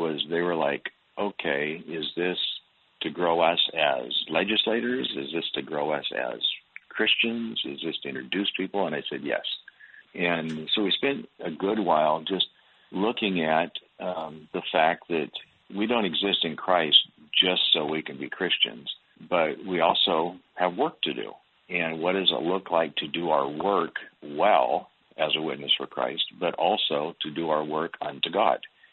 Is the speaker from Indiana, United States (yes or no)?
no; Seattle, Washington, United States; Well, that's what they tell me. However, I grew up in Seattle.